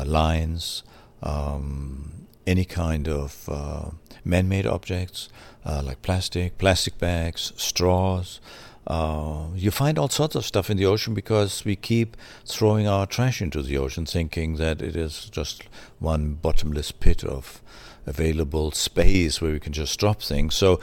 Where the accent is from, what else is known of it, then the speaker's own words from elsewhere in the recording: Germany; I grew up in Germany.